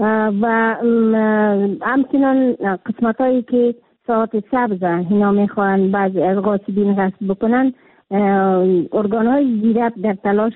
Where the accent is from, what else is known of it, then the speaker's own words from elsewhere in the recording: Kabul, Afghanistan; در شهر کابل، که خودم یک کابلی هستم